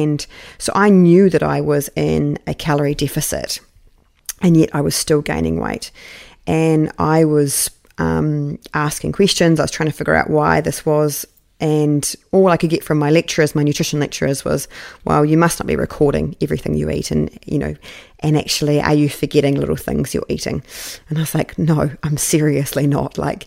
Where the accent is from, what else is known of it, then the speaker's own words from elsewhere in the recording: New Zealand; I was competing for my home country, New Zealand